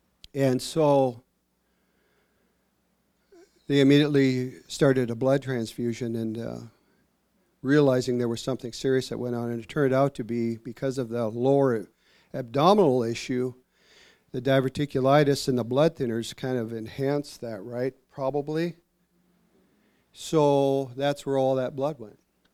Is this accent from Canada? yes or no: yes; British Columbia, Canada; born there; That's in our Helcom Alum language. I was born up in Canada, British Columbia.